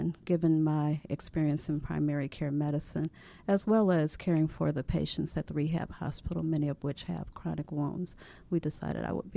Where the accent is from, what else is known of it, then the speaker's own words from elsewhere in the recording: St. Louis, Missouri, United States; also born or lived in Chicago; Well, I am from St. Louis, and I have wanted to be a physician for most of my life.